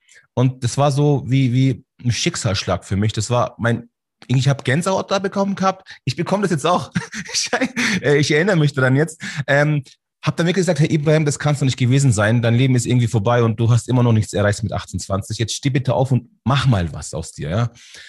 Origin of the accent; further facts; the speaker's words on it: Munich, Bavaria, Germany; born there; Also ich bin hier in München geboren, Schwabing.